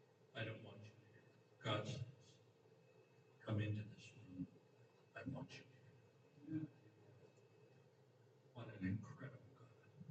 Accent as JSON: {"language": "English", "region": "California", "country": "United States", "tie": "born or raised there", "said": "I was raised in California during the radical 60s."}